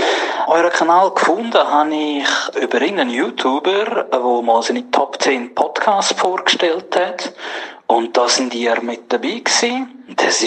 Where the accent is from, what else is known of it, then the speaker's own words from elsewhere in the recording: Switzerland; aus der Schweiz.